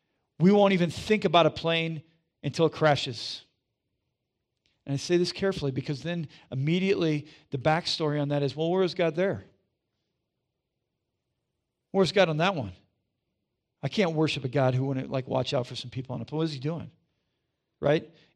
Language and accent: English; South Dakota, United States; I grew up in South Dakota, right?